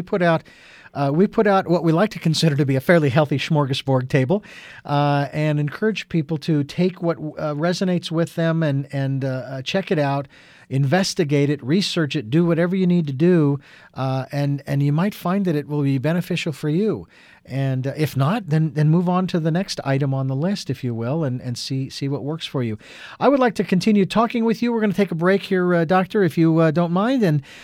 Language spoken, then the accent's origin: English; Phoenix, Arizona, United States; I said this 20, 30, 40 years ago as I was watching people when I was growing up in Phoenix. We had like Sun City and Sun City West and all this kind of stuff.